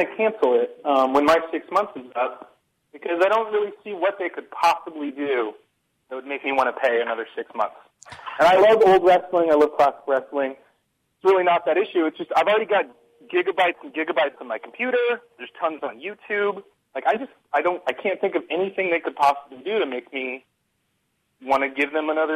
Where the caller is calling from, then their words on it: San Francisco, California, United States; Hi there. … from San Francisco.